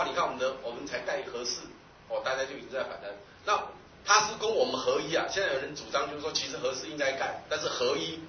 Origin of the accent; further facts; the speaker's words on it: China; 就像我们中国人讲“天地人三才，人处天地之间”。你看我们道家修持到最后